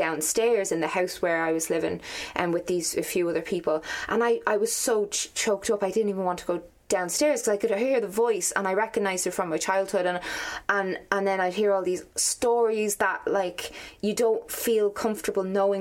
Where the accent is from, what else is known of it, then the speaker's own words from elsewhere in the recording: Dublin, Leinster, Ireland; now in Skerries, Ireland; I am a small town Irish girl. Like I grew up in Dublin, and I live in Skerries now. Like, but all my family and friends, most of my family and friends live here.